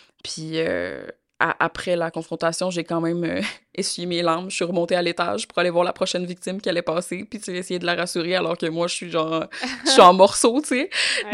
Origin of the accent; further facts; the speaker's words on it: Quebec, Canada; accent: Québécois; je dois penser à chaque mot pour adapter mon accent québécois.